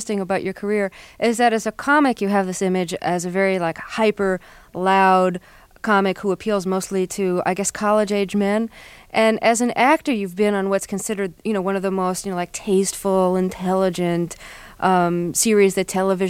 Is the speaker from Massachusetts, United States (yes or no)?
no; New York, United States; I grew up in New York